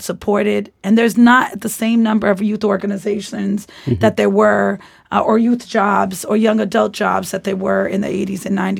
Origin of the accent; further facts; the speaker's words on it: Boston, Massachusetts, United States; when I was growing up in Roxbury on Dudley Street in the 80s and 90s